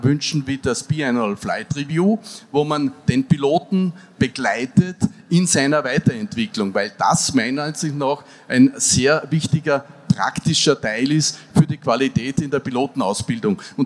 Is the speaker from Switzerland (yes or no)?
no; Krems, Lower Austria, Austria; ich komme aus Krems, Österreich.